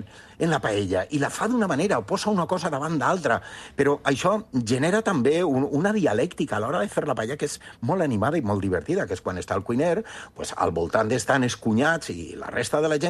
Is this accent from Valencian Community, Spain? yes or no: yes; El Palmar, Valencian Community, Spain; Aquí s'ha menjat arròs tota la vida, tots els dies. Jo que m'he criat en el Palmar